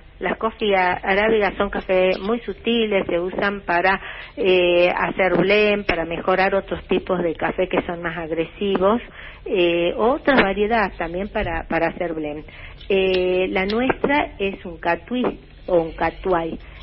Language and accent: Spanish; Colonia Santa Rosa, Salta, Argentina; also born or lived in Jujuy; yo viví en, nací en Jujuy y me crié en el ramal salteño, en una localidad que se llama Colonia Santa Rosa, una colonia que era toda de agricultores, todos, la mayoría eran españoles, italianos, algunos griegos, y la finca donde vivía yo se llamaba La Estrella.